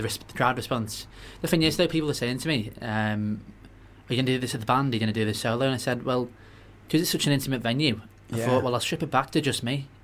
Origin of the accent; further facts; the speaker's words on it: Brighton, South East England, United Kingdom; I was born in Brighton and now I live near Brighton.